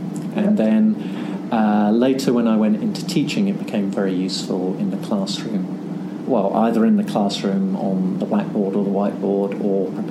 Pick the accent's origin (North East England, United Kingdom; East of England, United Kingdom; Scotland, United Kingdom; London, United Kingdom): East of England, United Kingdom; Lowestoft; now in Tokyo, Japan; I'm originally from Lowestoft in the east of England.